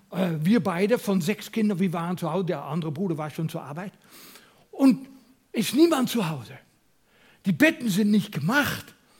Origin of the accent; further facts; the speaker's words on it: Netherlands; German is a second language; Nun, ich komme ja aus Holland. Und in Holland hatten wir in meiner Jugendzeit eine ganz starke Bewegung, Endzeitbewegung hat man das genannt.